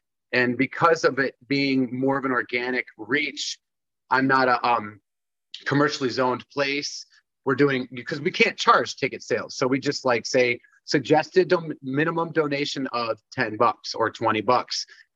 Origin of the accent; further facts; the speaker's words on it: Michigan, United States; I'm from Southwest Michigan